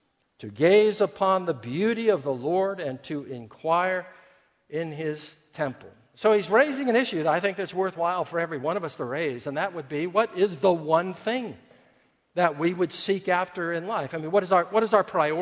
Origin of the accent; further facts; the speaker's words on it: Los Angeles, California, United States; That's right, I was brought up in Los Angeles.